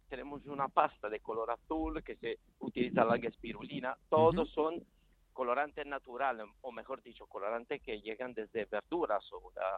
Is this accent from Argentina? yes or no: no; Southern Italy, Italy; hay una receta del sur de Italia, de donde soy yo